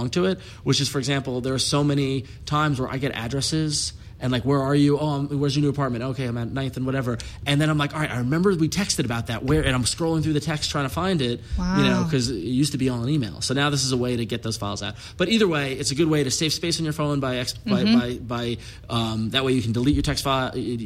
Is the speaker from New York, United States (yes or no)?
yes; New York, United States; I would like to give a shout out to my hometown folks in New York who voted for SMS to Text. Thank you. My fellow New Yorkers, you know where it's at.